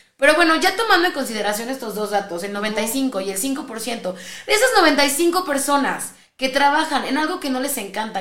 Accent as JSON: {"language": "Spanish", "country": "Mexico", "said": "todas las personas realmente, como mexicanos, vivimos literal para la quincena."}